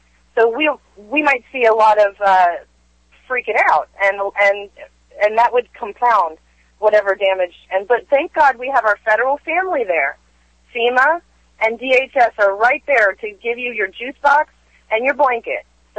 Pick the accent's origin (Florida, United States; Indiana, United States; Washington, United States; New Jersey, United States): Florida, United States; And since I'm from Florida, and I've been through just about, every tropical storm, every hurricane, I spent 28 years down there